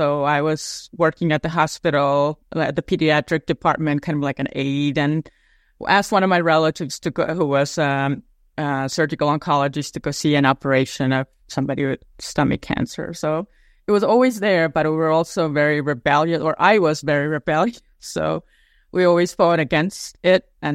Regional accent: Estonia; I grew up in Soviet Union, the USSR, but I had a very, very happy childhood.

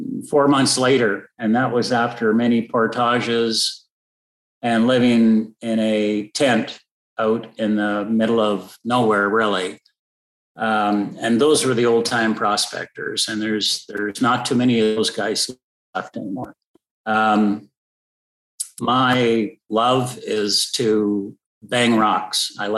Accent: Toronto, Ontario, Canada; I was born in Toronto. Don't hold that against me. my parents moved around a little bit in and around the Toronto area until such time that I grew up and graduated high school.

